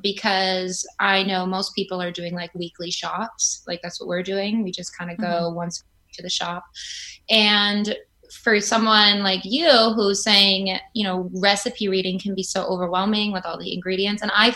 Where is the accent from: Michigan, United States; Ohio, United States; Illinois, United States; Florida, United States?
Illinois, United States; Chicago; now in New York, United States; And I'm from Chicago. It's obviously a state thing in the US.